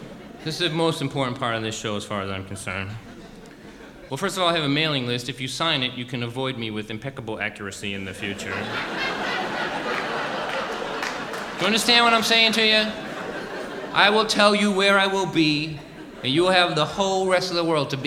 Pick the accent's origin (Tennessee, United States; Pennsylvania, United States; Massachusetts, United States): Massachusetts, United States; Lynn; I told that story in Lynn one time in my hometown